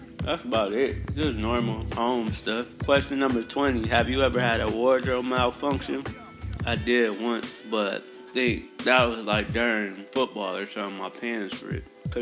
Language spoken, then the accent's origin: English; Sandusky, Ohio, United States; Shout out to the city of Sandusky. Over the summer, I was working on a project with my hometown and a city official about putting art murals on bus stops in the city.